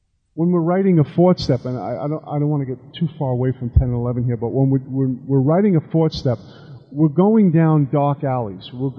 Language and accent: English; New York, United States; I mean, I'm from New York. We don't talk like that, right?